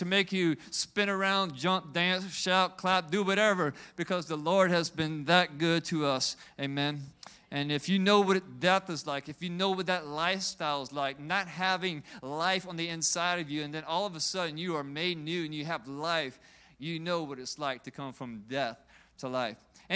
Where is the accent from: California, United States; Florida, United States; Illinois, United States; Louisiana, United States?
Louisiana, United States; We're from South Louisiana.